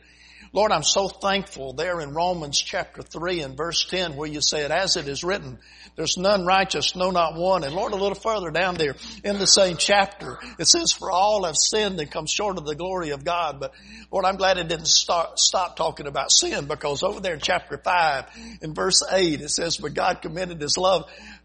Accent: South Carolina, United States; I was from South Carolina. But 1 week out of high school, I was at Parris Island.

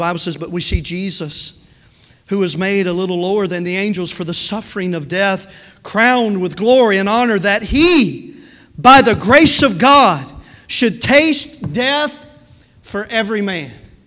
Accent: Tennessee, United States; I'm from Tennessee.

